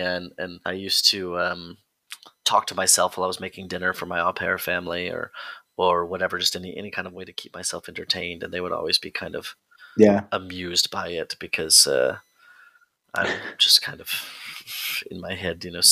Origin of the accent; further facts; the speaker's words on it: United States; Of course, I'm never going to stop being American. I'm always I'm likely always going to be the loudest person in the room. I'm likely always going to be, this kind of over the top caricature of a person because that's just where I'm from